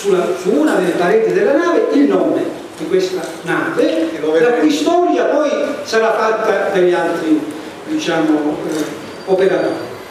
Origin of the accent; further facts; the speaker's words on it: Calabria, Italy; io sono calabrese e sono tornato in Calabria perché amo la Calabria dalla prima sera dove io mi trovavo fuori dalla Calabria.